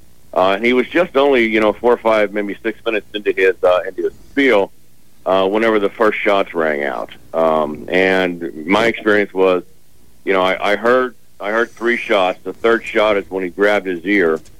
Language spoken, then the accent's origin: English; Pittsburgh, Pennsylvania, United States; I now split my time between my house in Pittsburgh, my hometown, and I also have a place in the Florida Keys.